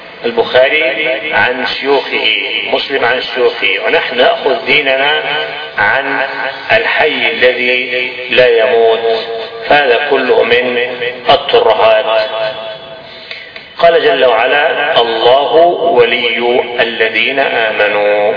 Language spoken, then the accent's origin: Arabic; Egypt; عندنا في مصر كما تعلمون